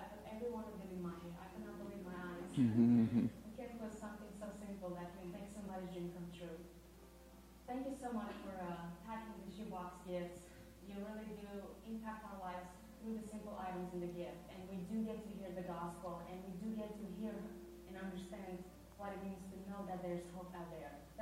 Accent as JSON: {"language": "English", "country": "Romania", "tie": "born or raised there", "second_language": "English", "said": "I grew up in Romania in an orphanage for 10 years of my life."}